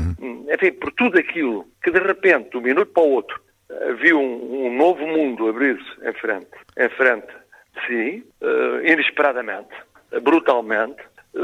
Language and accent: Portuguese; Portugal; Nós temos esperança porque somos portugueses.